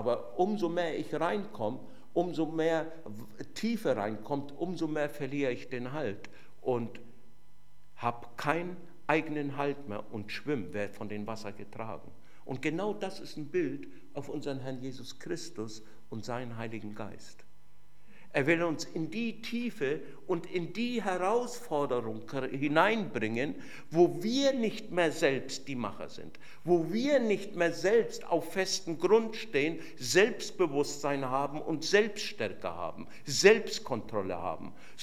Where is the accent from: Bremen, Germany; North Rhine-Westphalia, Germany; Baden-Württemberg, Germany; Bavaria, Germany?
Bavaria, Germany; Fürth; ich komme ja gebürtig aus Mittelfranken, aus Fürth, Nürnberg, aus der Ecke